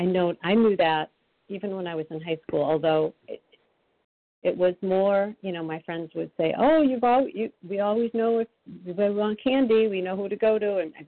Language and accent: English; Massachusetts, United States; I'm from Massachusetts.